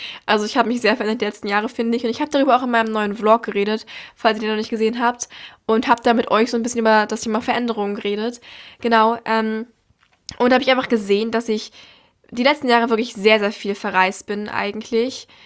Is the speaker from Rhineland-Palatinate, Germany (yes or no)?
no; Berlin, Germany; weil ich komme aus Berlin